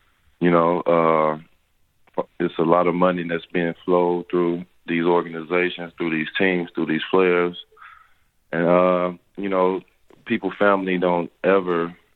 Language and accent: English; California, United States; I grew up in NorCal. Nothing about it.